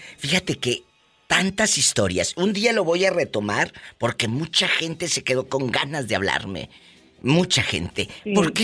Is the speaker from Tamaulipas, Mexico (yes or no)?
yes; Matamoros, Tamaulipas, Mexico; ¡En mi tierra!